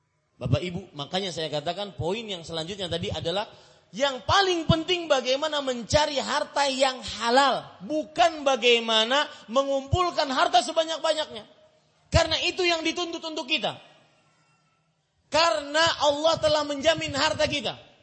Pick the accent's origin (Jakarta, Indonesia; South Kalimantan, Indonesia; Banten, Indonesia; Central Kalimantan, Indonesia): South Kalimantan, Indonesia; Banjarmasin; Putih tua itu istilah halus Banjarmasin, kota saya, untuk orang yang berkulit hitam.